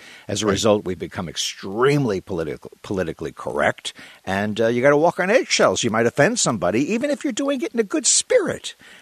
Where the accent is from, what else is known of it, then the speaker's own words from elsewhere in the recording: New York, United States; also born or lived in Brooklyn; I grew up on Long Island. I'm originally from Brooklyn, and I spent a lot of my youth in what's called the outer boroughs of right. New York City.